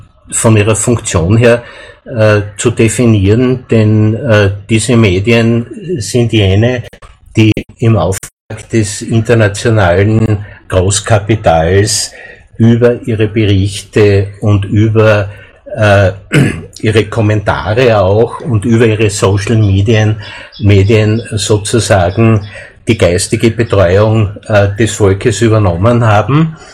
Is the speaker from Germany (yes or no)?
no; Graz, Styria, Austria; ich komme aus Graz und ich begrüße ganz herzlich alle Zuhörerinnen und Zuhörer